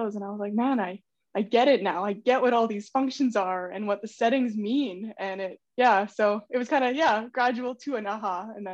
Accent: Canmore, Alberta, Canada; now in Calgary, Canada; I grew up in Canmore and I currently live in Calgary now.

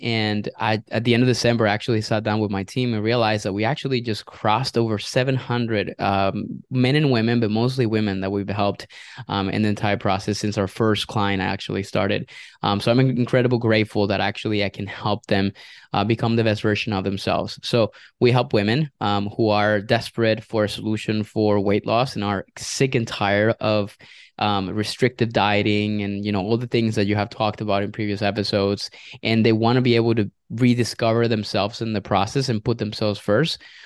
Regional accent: Venezuela; now in United States; I grew up in Venezuela in a really small town in South America. And I moved to the U.S. in 2009 to pursue my career here in nutrition.

